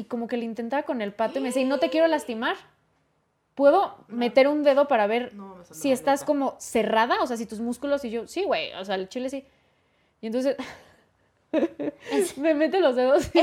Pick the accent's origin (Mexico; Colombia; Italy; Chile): Colombia; Soy de Colombia y a mis 20 años fui a hacerme mi primer citología.